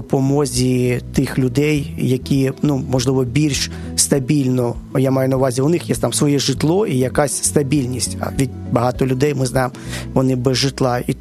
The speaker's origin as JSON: {"language": "Ukrainian", "region": "Kyiv", "country": "Ukraine", "tie": "born there", "said": "я народився в Києві, скажімо, дошкільне своє життя я проводив у бабусі, жив там майже постійно"}